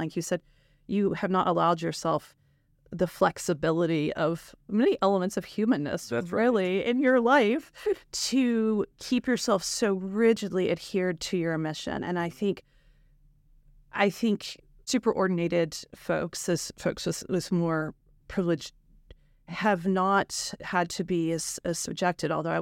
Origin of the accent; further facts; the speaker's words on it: Appalachia, United States; I'm from Appalachia.